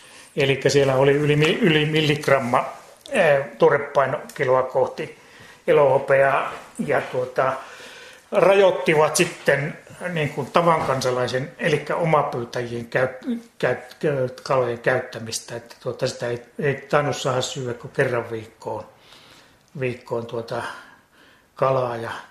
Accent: Kemijärvi, Lapland, Finland; kun olen tuosta Kemijärveltä kotoisin

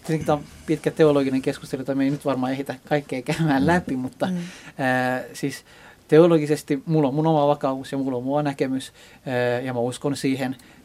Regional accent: Iran; now in Finland; Esimerkiksi Iranissa, mikä on mulle tutumpi, koska mä oon sieltä kotoisin

